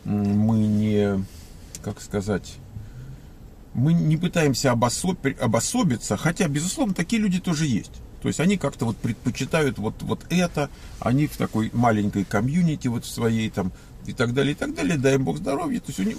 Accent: Moscow, Russia; Ну, вот я вот россиянин, прямо из Москвы, из самого, можно сказать, понимаете, эпицентра.

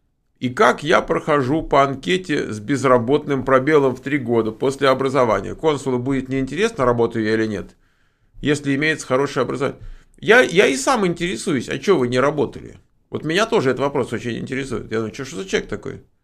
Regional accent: Russia; now in United States; вот я из России, там сейчас, там, допустим, 140 миллионов

